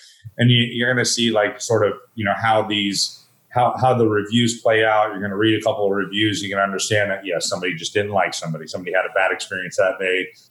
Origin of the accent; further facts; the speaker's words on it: Texas, United States; I grew up, you know, with my dad cooking on Traeger, and we're again from Texas, and you know, a lot of barbecue and smoking meats is what we did growing up, especially on the weekends.